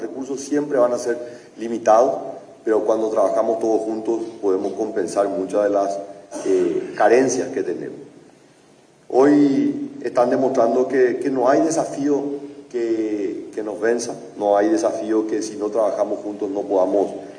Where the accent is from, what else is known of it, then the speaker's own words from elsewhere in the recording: Paraguay; nos hace sentir tremendamente orgullosos como paraguayos